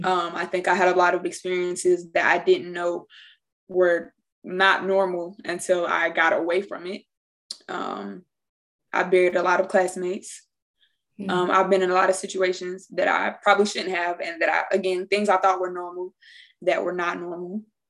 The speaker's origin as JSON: {"language": "English", "town": "Durham", "region": "North Carolina", "country": "United States", "said": "So I'm from Durham, North Carolina, the East."}